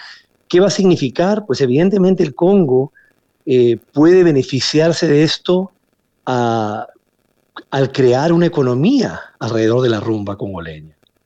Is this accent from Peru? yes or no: yes; Lima, Peru; yo crecí en Perú, yo soy peruano, crecí en Lima